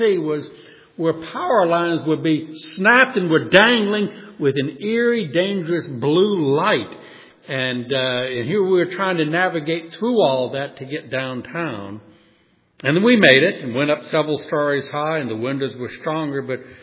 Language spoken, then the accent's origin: English; New Orleans, Louisiana, United States; I grew up in New Orleans, and we were hit by several very major hurricanes.